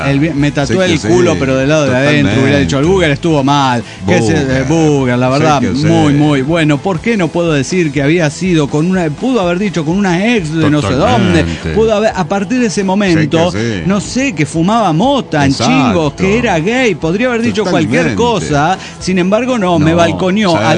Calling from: Coahuila, Mexico; Desde Salta Río, Coahuila.

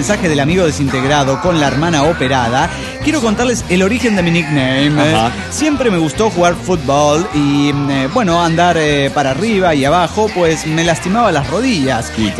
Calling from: Naucalpan, State of Mexico, Mexico; de Naucalpan, México.

